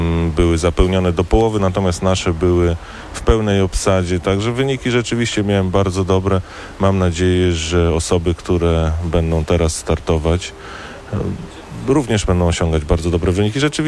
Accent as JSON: {"language": "Polish", "town": "Olsztyn", "region": "Warmian-Masurian Voivodeship", "country": "Poland", "tie": "born there", "said": "Znaczy ja w tym mieście się urodziłem, w szpitalu wojewódzkim"}